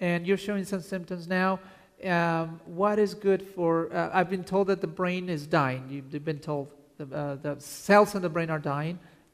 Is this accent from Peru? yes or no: yes; Peru; also born or lived in Italy; now in United States; Like in Italy, I lived in Italy, and when I was growing up in Peru, there's a napping time